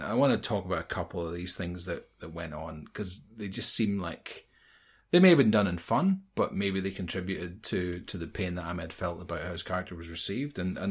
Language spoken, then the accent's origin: English; Northern Ireland, United Kingdom; Does he love my home country? Does Liam Neeson love Northern Ireland?